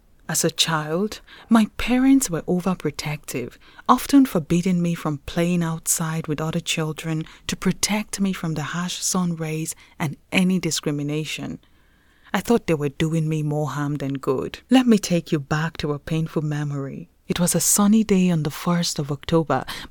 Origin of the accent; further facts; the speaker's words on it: Akwa Ibom, Nigeria; this is my story. I come from Akwa Ibom, a vibrant state in the south-south region of Nigeria.